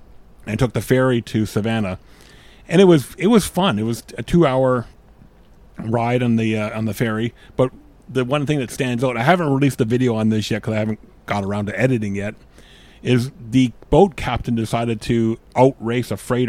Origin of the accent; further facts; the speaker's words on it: Ontario, Canada; also born or lived in Western Canada; Cause I lived in Western Canada. I grew up in Ontario, but I never spent a lot of time out east